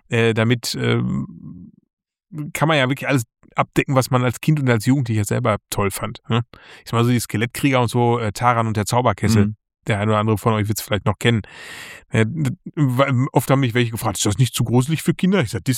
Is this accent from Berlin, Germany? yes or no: no; Bad Lippspringe, North Rhine-Westphalia, Germany; für mich war es wirklich eine Bude hier bei uns in Bad Lippspringe, wo ich schon seit Kindheitstagen hingegangen bin.